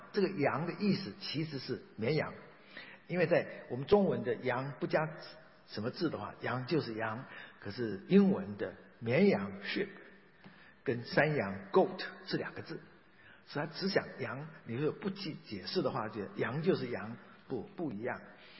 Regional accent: Taiwan; 我们台湾人闽南人的说法是一夜长一寸的哦

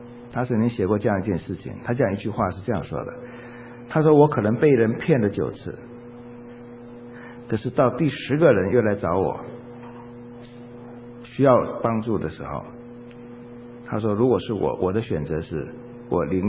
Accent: Shandong, China; 我们都是山东来的，山东我也山东，哎呀，我们都是乡亲，好吧，就这层关系，都是山东人。

